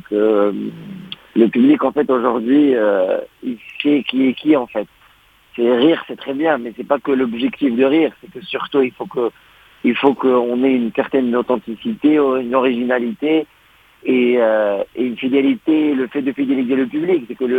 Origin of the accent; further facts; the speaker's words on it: Morocco; je suis marocain, j'ai grandi au Maroc.